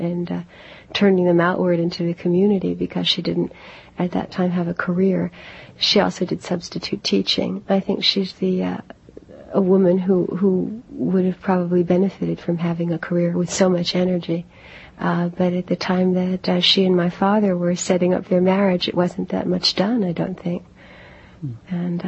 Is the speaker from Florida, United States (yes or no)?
yes; Miami Beach, Florida, United States; also born or lived in New York; Well, I was born in New York, and I grew up in Miami Beach, Florida. And then as soon as I could, I came back to New York.